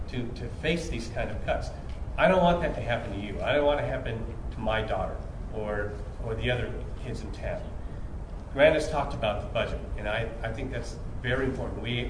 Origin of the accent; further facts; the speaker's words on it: California, United States; I grew up in California. I was in school in the late 60s, the mid 70s. Yes, I'm that old.